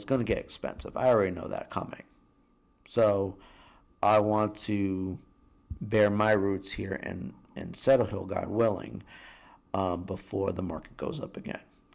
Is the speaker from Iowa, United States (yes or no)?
no; Tampa, Florida, United States; now in Greenville, United States; I live in Greenville for 11 years. I met my wife here. I have my second daughter here. I came from Tampa, Florida, which Tampa, Florida has gotten way too big for its britches.